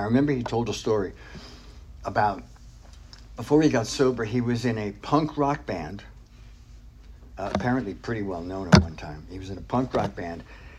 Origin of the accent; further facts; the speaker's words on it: New York, United States; You know, I'm a New Yorker. I like profanity.